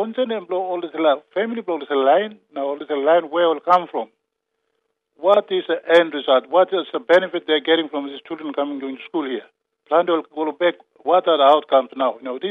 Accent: Papua New Guinea; All cap no good note of no heart, we are from Papua New Guinea.

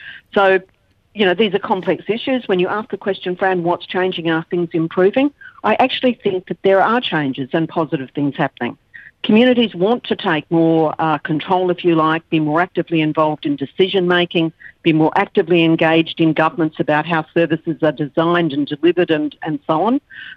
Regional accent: Tennant Creek, Northern Territory, Australia; I come from Tennant Creek originally

